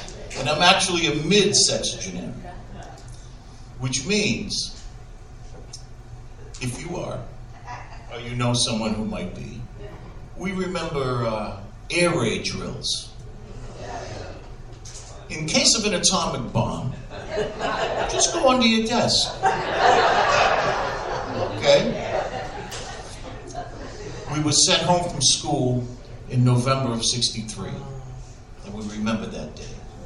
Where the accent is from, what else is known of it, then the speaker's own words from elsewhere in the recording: East Boston, Massachusetts, United States; I grew up in East Boston. In the late 50s, early 60s, literally everybody had a vowel at the end of their name.